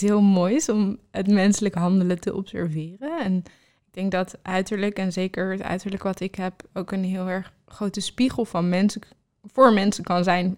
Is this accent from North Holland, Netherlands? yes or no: yes; Amsterdam, North Holland, Netherlands; ik ben in Hartje Amsterdam opgegroeid, bij het Vondelpark in de buurt.